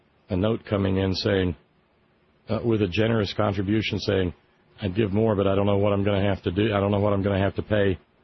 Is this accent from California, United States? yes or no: yes; Los Angeles, California, United States; Being as I'm from California, I can relate. South Central Los Angeles.